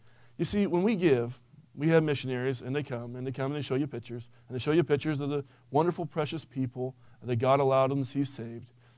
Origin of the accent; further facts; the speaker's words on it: California, United States; I'm not Russian. I didn't grow up in Russia. I grew up in the North Bay area near Santa Rosa, California.